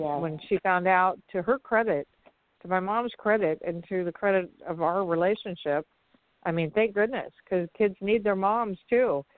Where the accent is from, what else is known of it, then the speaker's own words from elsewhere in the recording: Midwest, United States; we're from the Midwest originally